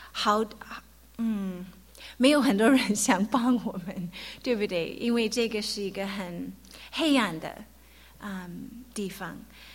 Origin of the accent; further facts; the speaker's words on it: United States; Chinese is a second language; now in Tianjin, China; 我们两个都是在中在美国出生长大我们刚到中国的时候我可能好几就是一句话也说得不太好然后我也没有机会可以去上学所以我的汉语都是在跟朋友在一起学的